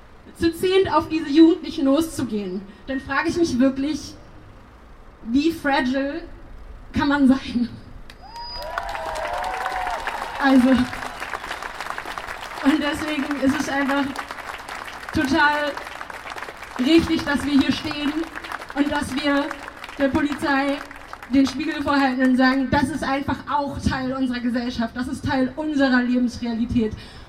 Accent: Hamburg, Germany; Ich komme nicht aus St. Pauli, ich komme aus den Elbvororten, das ist ein bisschen anderer Garten als hier. ein bisschen weißerer Garten.

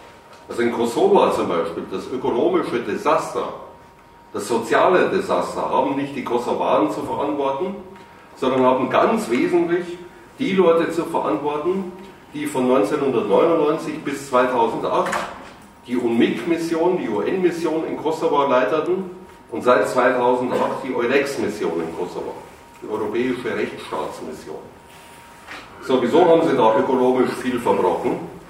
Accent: Munich, Bavaria, Germany; Also ich komme aus München

